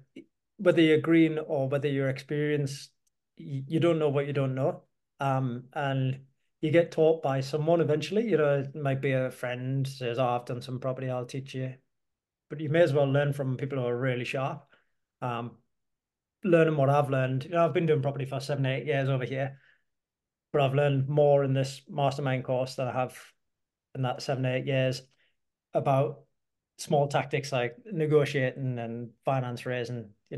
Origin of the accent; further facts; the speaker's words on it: Newcastle, North East England, United Kingdom; I'm from Newcastle and I love property.